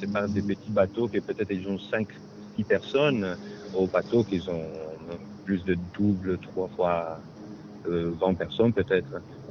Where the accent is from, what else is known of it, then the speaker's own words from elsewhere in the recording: Italy; French is a second language; C'est aussi un peu facile pour moi, parce que je suis italien